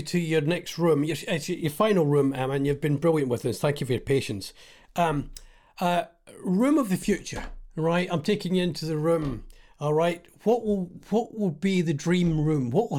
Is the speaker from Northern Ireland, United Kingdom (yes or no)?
no; Scotland, United Kingdom; Oh, well, I won't be around in 10 years' time. I'm Scottish.